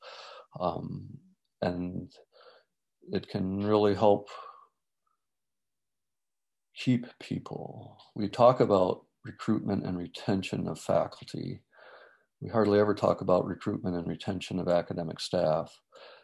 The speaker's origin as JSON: {"language": "English", "region": "Illinois", "country": "United States", "tie": "born or raised there", "said": "And then people were fleeing the Midwest in general. I grew up in Northern Illinois."}